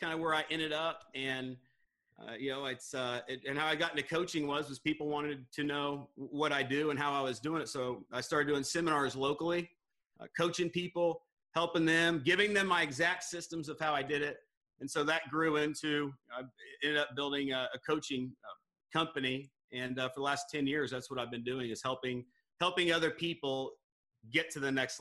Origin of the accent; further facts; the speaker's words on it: Missouri, United States; So I grew up in Missouri. You're in Arkansas, some Midwest boys.